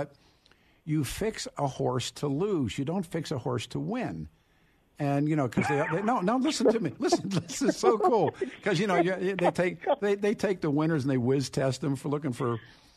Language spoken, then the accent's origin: English; Pennsylvania, United States; all the stuff that I grew up in Pennsylvania. I'm back in touch with a whole bunch of people I grew up with.